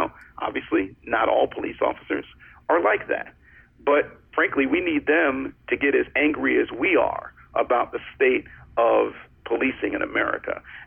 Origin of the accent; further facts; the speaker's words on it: Cleveland, Ohio, United States; I'm from Cleveland, born and raised, and I'm going home for the Republican National Convention next week.